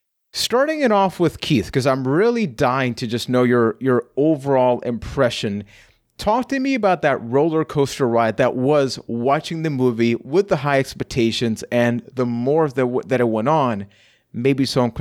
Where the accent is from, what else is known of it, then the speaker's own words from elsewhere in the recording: San Juan, Puerto Rico; I am from San Juan, Puerto Rico.